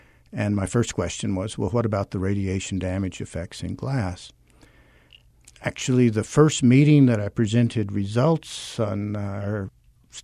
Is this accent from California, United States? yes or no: no; Abilene, Texas, United States; I'm a Texan. I grew up in West Texas, and it was close, and the scholarship was generous, so...